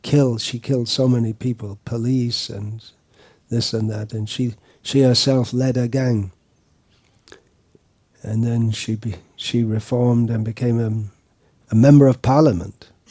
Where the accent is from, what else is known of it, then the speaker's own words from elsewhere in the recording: Detroit, Michigan, United States; well, we're from Detroit, that thing, kind of things. We grew up with that.